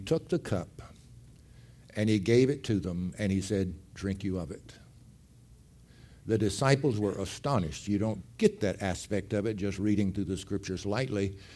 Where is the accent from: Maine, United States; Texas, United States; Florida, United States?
Texas, United States; Groesbeck; know where Groesbeck, Texas is? A few people do. Just talk to Brother Robert. He knows it. That's my hometown also.